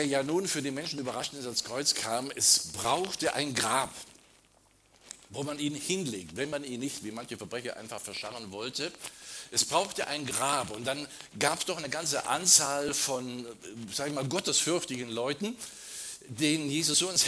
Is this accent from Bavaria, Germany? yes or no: no; Baden-Württemberg, Germany; now in Darmstadt area, Germany; komme aus der Gegend von Darmstadt, nicht ursprünglich, dann komme ich aus dem Schwäbischen, Köppingen. Bin in Rente